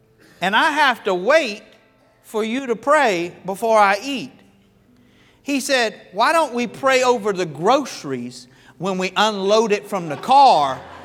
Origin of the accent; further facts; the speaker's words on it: Florida, United States; I was raised in Florida, man. I was born in the South. We simplify everything.